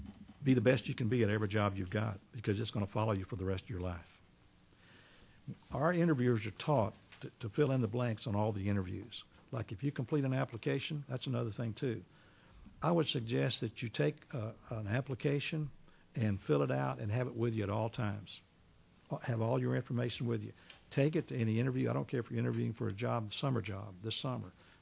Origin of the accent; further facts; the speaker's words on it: Houston, Texas, United States; I grew up in South Houston.